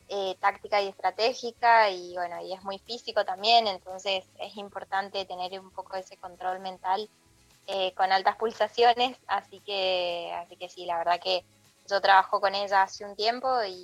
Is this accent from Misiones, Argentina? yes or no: no; Mendoza, Argentina; yo soy de Mendoza